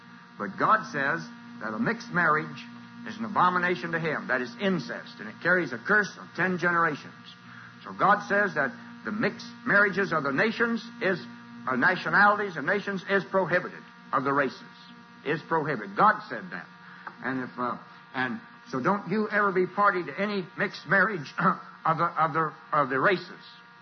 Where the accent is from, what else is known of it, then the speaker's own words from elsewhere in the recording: Springfield, Illinois, United States; also born or lived in California; I was raised in Springfield, Illinois, and I was not aware of the abomination that went on in the South up until the last few years.